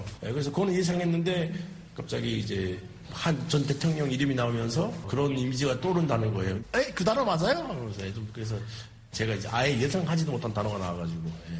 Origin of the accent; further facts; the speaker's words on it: North Korea; now in Seoul, South Korea; 북한에서 왔다 해가지고 막 한국이 다르다 아니면 이게 너무 낯선데 이런 게 거의 없었거든요. 저는 어디 가서 지금 물어보면 그냥 저는 이제 목동 사람이라 하거든요. 예, 고향 어디시냐면 뭐 양천구 목동 살아요. 예, 말투가 좀 이상한데 하면 부모님이 경상도예요